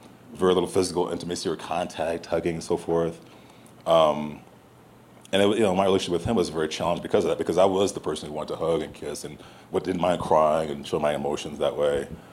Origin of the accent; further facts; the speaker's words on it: Missouri, United States; I mean, I grew up in Missouri, and two-parent home.